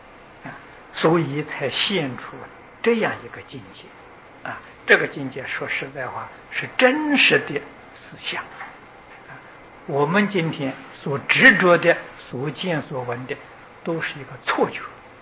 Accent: Taiwan; 这一丈的房间大概我从我们台湾人看起来大概只有4个榻榻米

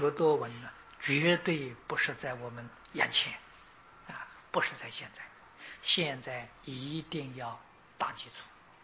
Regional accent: China; 我们中国人是算单字的，印度人不算单字，算四句

